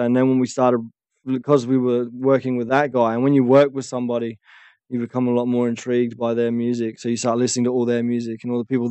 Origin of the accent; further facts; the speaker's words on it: New Zealand; born there; because I was born in New Zealand, when I was doing a lot of my solo stuff, I started reaching out when I was promoting the music back to where I was from in New Zealand